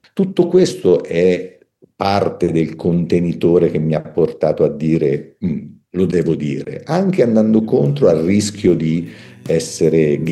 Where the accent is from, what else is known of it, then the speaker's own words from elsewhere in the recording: Tuscany, Italy; ero un ateo e non vorrei offenderti, ma anche bestemmiatore, perché da toscano